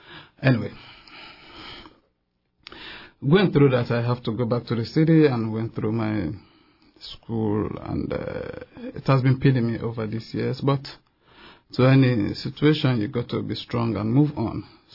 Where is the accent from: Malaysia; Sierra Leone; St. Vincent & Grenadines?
Sierra Leone; now in Juneau, United States; Well, I come from Sierra Leone, West Africa, and the southern part of Sierra Leone is what they call Bont Island, which is very much similar to Alaska, so it's okay. Like home away from home. But we live very close to the Atlantic Ocean